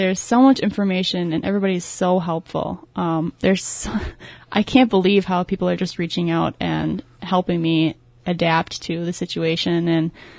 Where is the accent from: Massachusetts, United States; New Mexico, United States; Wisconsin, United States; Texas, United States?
Wisconsin, United States; Prentice; I grew up right up in Prentice, so only about 30, 40 minutes from here, and I went to Prentice High School